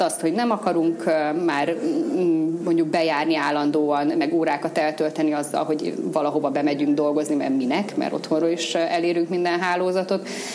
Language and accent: Hungarian; Szabolcs-Szatmár-Bereg, Hungary; now in Veszprém, Hungary; Én egyébként szabolcsi lány vagyok … és a szüleim is ott vannak.